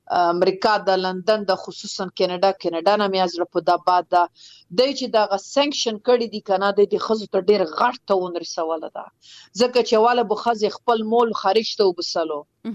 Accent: Afghanistan; په افتخار يم چې زه د افغانستان يم، زه د وطن يم

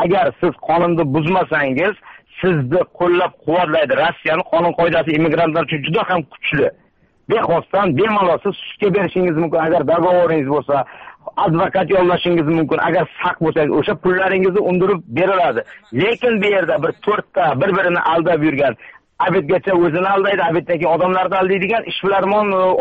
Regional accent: Fergana, Fergana Region, Uzbekistan; Farg'onadanman.

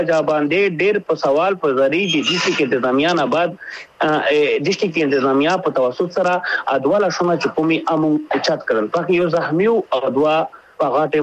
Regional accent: Pakistan; مونږ د پاکستان یو پاکستان دې زمونږ دې

